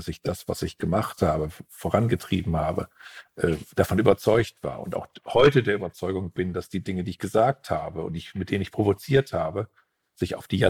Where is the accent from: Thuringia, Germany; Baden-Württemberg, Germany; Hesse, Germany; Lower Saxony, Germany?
Lower Saxony, Germany; Osnabrück; in meiner Heimatstadt Osnabrück